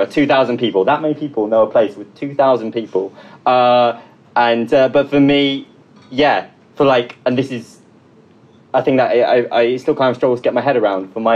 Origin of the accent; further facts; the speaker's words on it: Kirkby Lonsdale, North West England, United Kingdom; I'm from Kirby Lonsdale. Has anyone heard of Kirby Lonsdale in Cumbria?